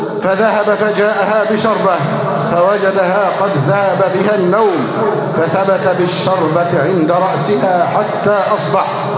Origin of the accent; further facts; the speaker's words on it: Egypt; اللهم احفظ بلدنا مصر أمناً أماناً، صفاءً ورخاءً، وسائر بلاد المسلمين.